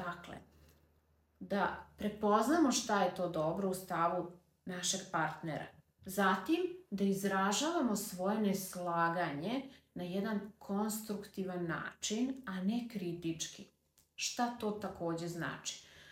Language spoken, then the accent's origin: Serbian; Vojvodina, Serbia; čak i da se lepo izdivanimo, što bi kod nas u Vojvodini rekli